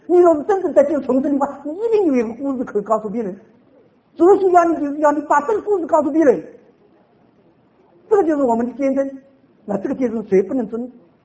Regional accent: China; 我有点小经验，我们中国人总这么讲了

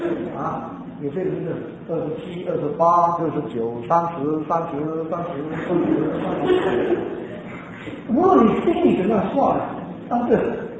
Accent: Taipei, Taiwan; 他台东的，我是台北的呢

